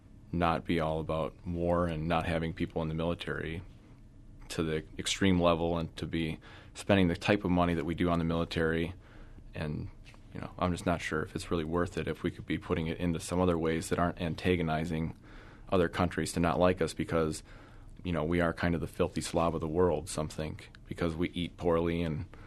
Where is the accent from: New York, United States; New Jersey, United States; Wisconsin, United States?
Wisconsin, United States; Coon Valley; I'm from Coon Valley originally, which is right outside of La Crosse. I grew up on a dairy farm